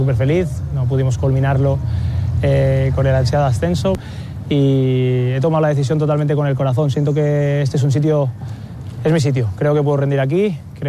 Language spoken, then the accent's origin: Spanish; Sant Joan de les Abadesses, Catalonia, Spain; Yo soy de San Juan de las Abadesas, que es un pueblo en la provincia de Girona.